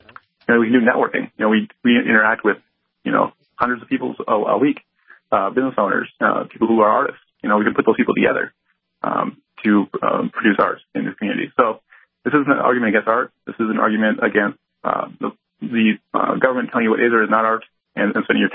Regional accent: Fargo, North Dakota, United States; I grew up here in Fargo. I went to Shanley High School.

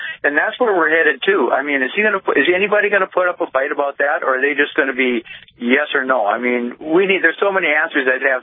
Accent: Wheatland, North Dakota, United States; Well, I mean, I'm from Wheatland, North Dakota. We got gravel roads here.

